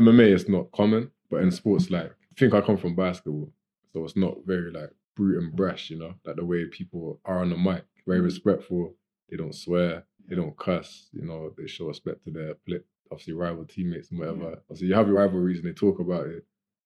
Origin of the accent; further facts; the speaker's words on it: Gloucester, South West England, United Kingdom; I said that from here, from Gloucester.